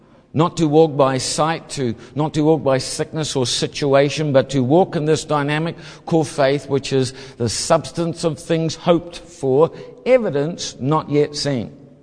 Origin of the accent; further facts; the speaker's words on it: New Zealand; I'm simple. I'm a Kiwi.